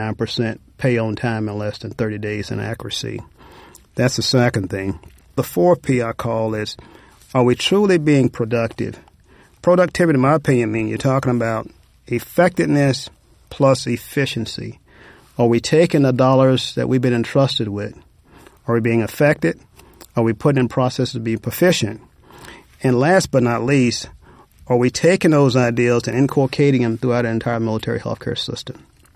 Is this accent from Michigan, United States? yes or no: no; West Memphis, Arkansas, United States; Had an opportunity to work at a National Guard Armory in my hometown, West Memphis, Arkansas.